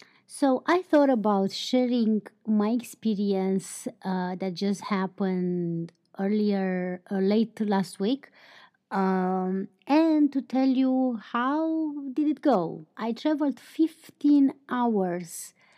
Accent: Romania; English is a second language; I barely talk about my country. And since most of you listeners are from outside of my country, why not introduce you my home country for a little bit more?

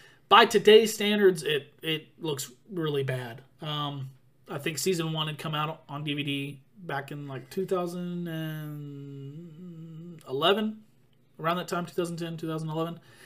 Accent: Lubbock, Texas, United States; is from my hometown of Lubbock, Texas.

